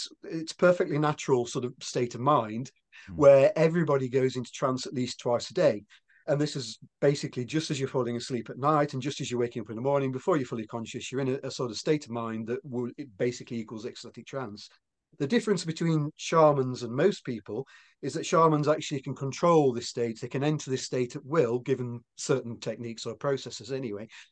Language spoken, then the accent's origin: English; England, United Kingdom; you pronounce that better than I do because being English, I can't roll my R's.